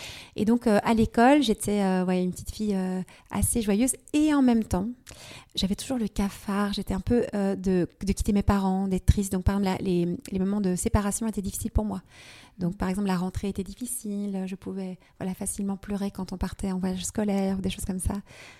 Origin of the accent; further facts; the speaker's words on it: Belgium; Oui, j'ai grandi en Belgique, dans un quartier. Donc, en fait, mes parents viennent tous les deux de familles assez bourgeoises belges.